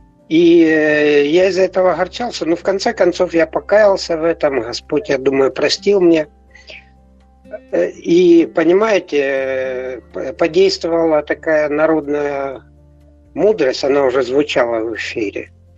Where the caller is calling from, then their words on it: Zaporizhzhia, Zaporizhzhia Oblast, Ukraine; Запоріжжя.